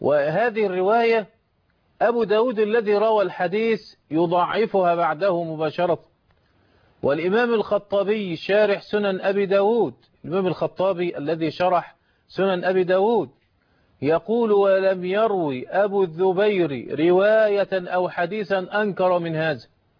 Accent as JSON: {"language": "Arabic", "country": "Egypt", "said": "عندنا في مصر"}